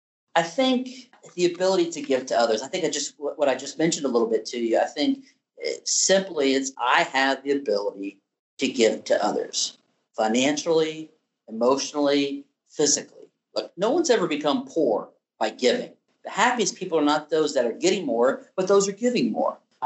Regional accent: Texas, United States; because I'm so proud to be a Texan and American.

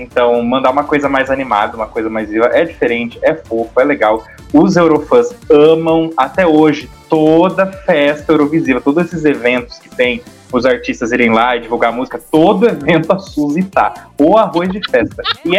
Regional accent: Brazil; Mil vezes, gata, eu sou brasileira, entendeu?

